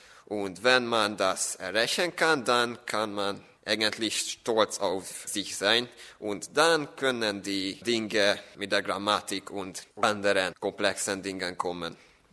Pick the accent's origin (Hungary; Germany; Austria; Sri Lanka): Hungary; Győr, Győr-Moson-Sopron; German is a second language; ich bin ein Schüler aus Ungarn, aus der Stadt von Győr.